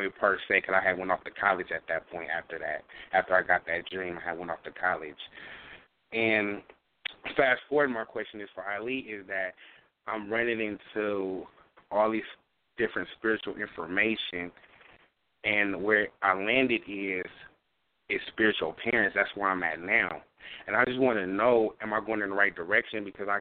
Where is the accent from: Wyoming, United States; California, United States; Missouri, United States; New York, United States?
California, United States; Richmond; I'm from Richmond, California.